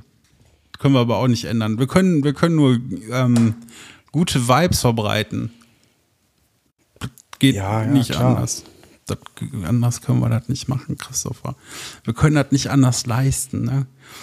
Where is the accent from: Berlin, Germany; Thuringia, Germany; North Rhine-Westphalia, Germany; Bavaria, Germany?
North Rhine-Westphalia, Germany; wo wir als Ruhrpottler, ne, dann irgendwie vielleicht auch noch unterkommen könnten